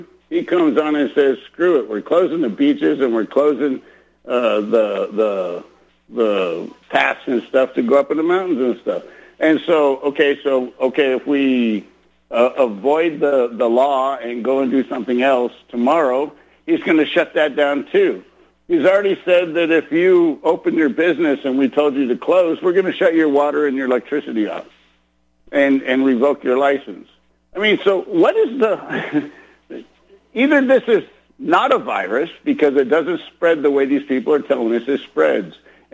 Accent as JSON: {"language": "English", "region": "Texas", "country": "United States", "lives_now": "California, United States", "said": "from Texas, but I'm working in California right now"}